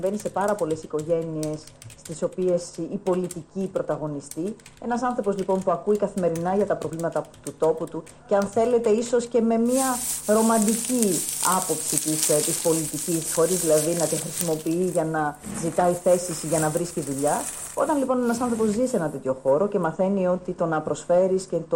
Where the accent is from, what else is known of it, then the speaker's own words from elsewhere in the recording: South Aegean, Greece; είμαι δωδεκανήσια με την πραγματική σημασία της λέξης. Αγαπώ το χώρο μου, αγαπώ τον τόπο μου. Είμαι από αυτούς που έχουν επιλέξει να ζουν στα Δωδεκάνησα.